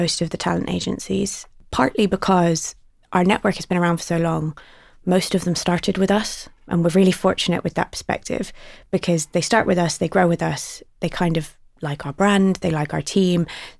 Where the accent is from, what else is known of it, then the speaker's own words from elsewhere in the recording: United States; now in United Kingdom; I mean, growing up in the States, on cable TV, like there was ads every 7 minutes.